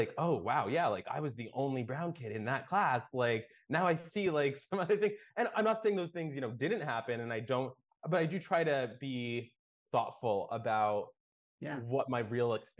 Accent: United States; But I think also my journey as an Indian American, I think is very different than even other people my age.

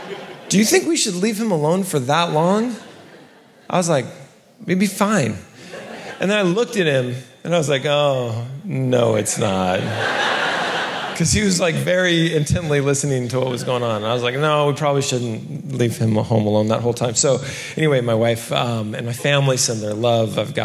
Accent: California, United States; I'm from California. Just got here today.

